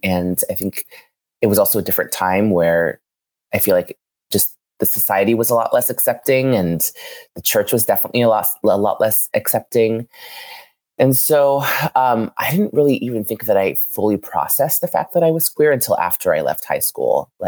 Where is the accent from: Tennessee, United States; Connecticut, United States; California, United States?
California, United States; San Francisco; Yeah, I grew up here in San Francisco, actually in the Outer Sunset. My parents were refugees from East Africa.